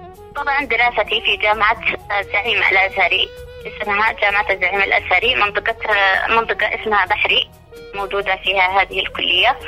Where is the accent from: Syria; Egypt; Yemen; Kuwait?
Yemen; أنا كطالبة يمنية مثلت بلادي على أحسن ما يرام